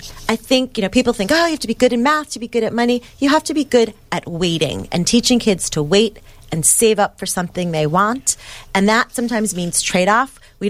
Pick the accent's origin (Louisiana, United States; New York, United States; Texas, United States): New York, United States; Queens; I grew up in Queens, very middle-class family.